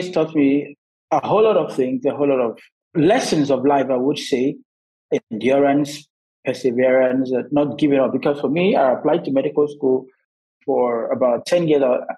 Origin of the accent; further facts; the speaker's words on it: Akwa Ibom, Nigeria; I was actually born and raised in Nigeria, in Akwa State to be precise. I'm from a family of four, with three siblings, including me, making it four.